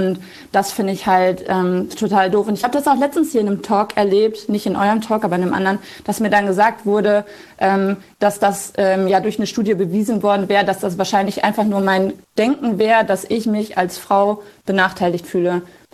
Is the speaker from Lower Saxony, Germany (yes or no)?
yes; Lower Saxony, Germany; Und ich komme jetzt aus einer Region, da sind die Strukturen noch sehr konservativ. Ich komme aus dem Emsland, das ist südliches Niedersachsen.